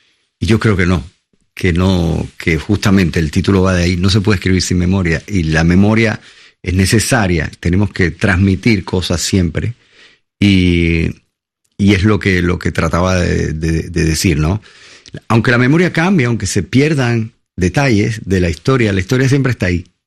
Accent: Cuba; La vida de los cubanos no es nada fácil. Hoy, sobre todo, vivimos un deterioro de la sociedad increíble

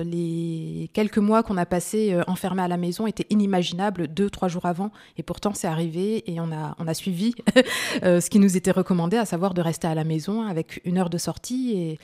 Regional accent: France; Même si je suis née en France et que j'ai toujours grandi en France, j'ai une culture subsaharienne, africaine, du Sénégal, de la Côte d'Ivoire, par mes parents, par les cousins, par la famille.

